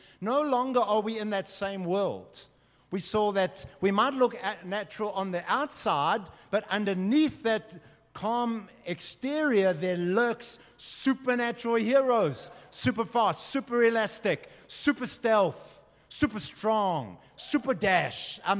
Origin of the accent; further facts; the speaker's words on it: Johannesburg, Gauteng, South Africa; We're here with a spaceship hovering over Joburg. We're not from Joburg. Yes, in the natural we are, but we're from heaven.